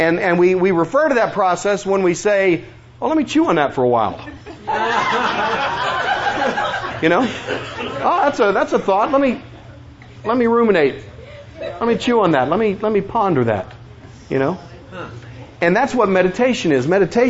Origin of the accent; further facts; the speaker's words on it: Illinois, United States; Of course, I'm from Illinois. We know about cows in Illinois.